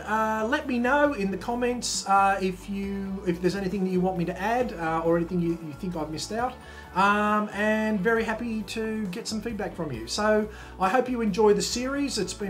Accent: Australia; people living in my home country of Australia right now

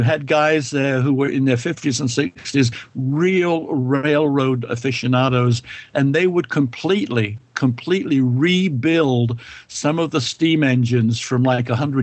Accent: London, United Kingdom; now in United States; No, obviously I'm not from Texas. I'm originally from London. I've been in this great country 45 years, and I'm a proud American citizen.

